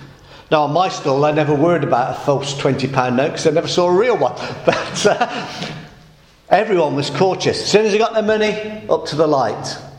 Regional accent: Midlands, United Kingdom; also born or lived in South England; I'm a city boy. I grew up in the Midlands, and when I moved down south, I started to discover more rural elements of life

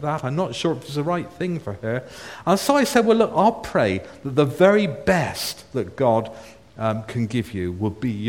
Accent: Bristol, South West England, United Kingdom; I'm from Bristol area, so you always pick up my accent when I speak to you.

